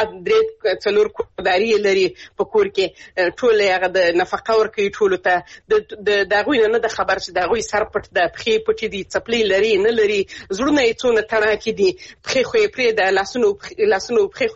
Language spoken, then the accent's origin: Pashto; Helmand, Afghanistan; زه خپله د هلمند ولایت څخه یم، هلمند ولایت کې د لرې پرتو سیمو کې زه همیشه تګ راتګ کلیوالو سره لرم، دوستانو سره، ځکه چې موږ خپله د کلي خلک یو.